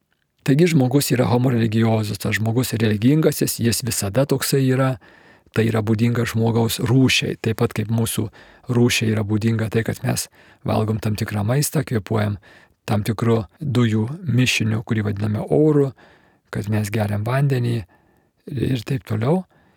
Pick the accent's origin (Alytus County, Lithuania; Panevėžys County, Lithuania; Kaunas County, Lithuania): Kaunas County, Lithuania; Kaunas; aš pats esu kaunietis ir krepšinis man nuo vaikystės svarbus